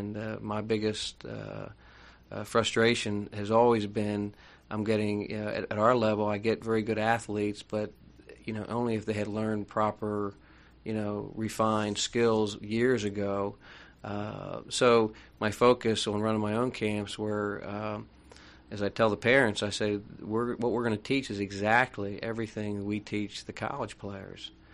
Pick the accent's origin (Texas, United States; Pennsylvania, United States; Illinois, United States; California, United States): Pennsylvania, United States; Philadelphia; Of course, growing up outside of Philadelphia, I was a Philadelphia fan, a Philadelphia Phillies fan